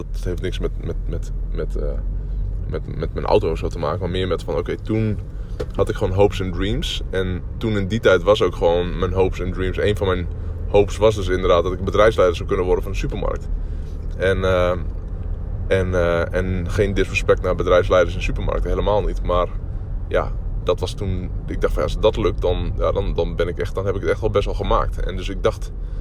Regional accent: Drachten, Friesland, Netherlands; Die ik vanmiddag hier in mijn geboorteplaats in Drachten had ontmoet. En ik rij nu letterlijk door mijn oude straat waar ik ben opgegroeid.

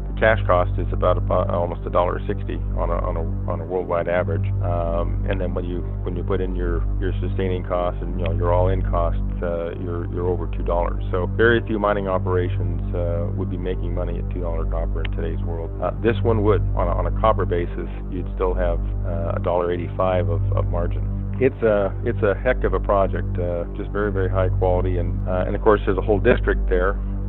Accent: Alaska, United States; also born or lived in Belgium; Yeah, I grew up in Alaska. I'm actually born in Belgium, but grew up in Alaska.

